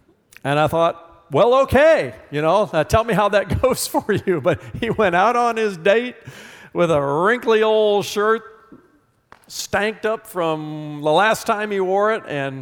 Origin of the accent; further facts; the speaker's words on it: Indiana, United States; I was from the Midwest. I was from Indiana.